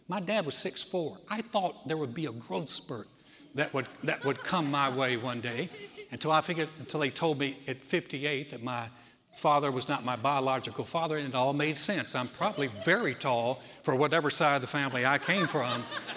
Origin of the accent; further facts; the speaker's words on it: North Carolina, United States; I grew up in North Carolina. It's a basketball country. They love basketball like Texas loves football.